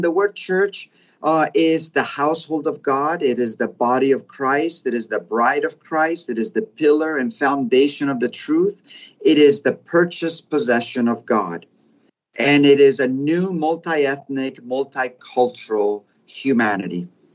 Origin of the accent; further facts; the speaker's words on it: Cala Rajada, Balearic Islands, Spain; moved away; But then if I found someone from Cala Rajada, it was even better, which is my hometown.